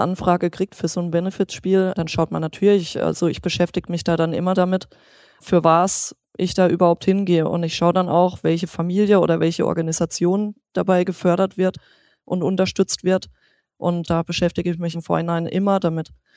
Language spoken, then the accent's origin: German; Freiburg, Baden-Württemberg, Germany; in Freiburg, also in meiner Heimat